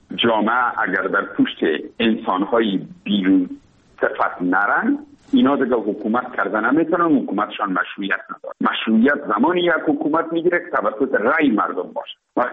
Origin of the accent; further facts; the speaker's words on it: Afghanistan; ما افغان هستیم،